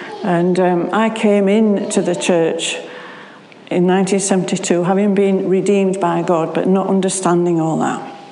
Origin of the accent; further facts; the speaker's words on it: Sheffield, Yorkshire and the Humber, United Kingdom; accent: Sheffield; We're from Sheffield. Always been in Sheffield, always lived in Sheffield, so hence we've got well and truly Sheffield accents, which is strange.